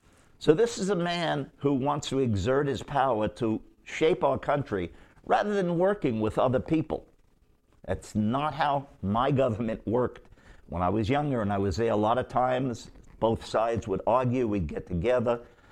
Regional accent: New York City, New York, United States; Because I'm from New York City. I'm a few years older than him.

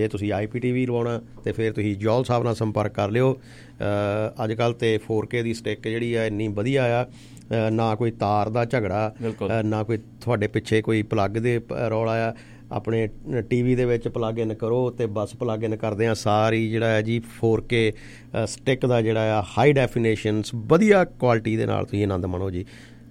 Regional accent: Narur, Punjab, India; ਜਿੱਥੇ ਵੀ ਕਹਿੰਦੇ ਵੀ ਮੇਰੇ ਪਿੰਡ ਦੇ ਬੈਠੇ ਆ ਨਰੂਰ ਨਿਵਾਸੀ, ਜਿਹੜੇ ਵੀ ਕੰਟਰੀ ਦੇ ਵਿੱਚ ਬੈਠੇ ਆ

